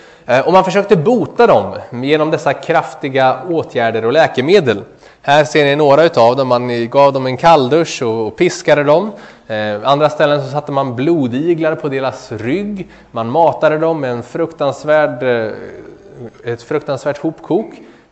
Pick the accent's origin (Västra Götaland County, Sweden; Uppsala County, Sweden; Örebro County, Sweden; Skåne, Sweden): Örebro County, Sweden; Örebro; Det är precis utanför mitt barndomshem. Där jag kommer ifrån, utanför Örebro.